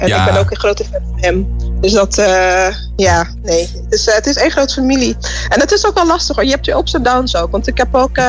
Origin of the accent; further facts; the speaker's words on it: Netherlands; Ja, ik kom van Nederland uit dan.